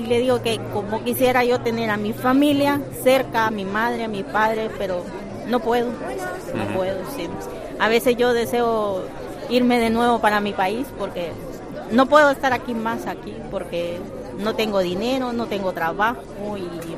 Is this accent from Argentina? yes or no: no; Honduras; moved away as an adult; now in Spain; Yo soy de Honduras.